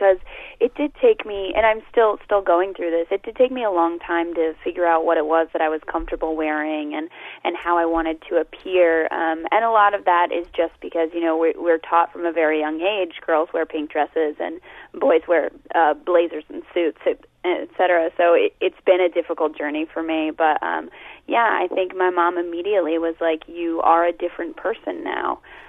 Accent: the South, United States; And I'm from the South. I wasn't making up a mom voice.

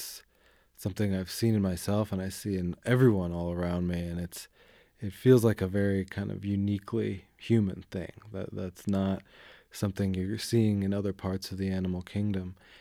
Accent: Missoula, Montana, United States; I grew up in Missoula, and I had never heard of the readout until I was in college.

